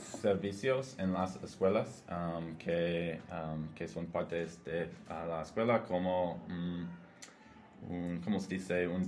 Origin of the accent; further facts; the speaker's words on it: Wisconsin, United States; Spanish is a second language; now in Canary Islands, Spain; El norte, un estado llamado Wisconsin.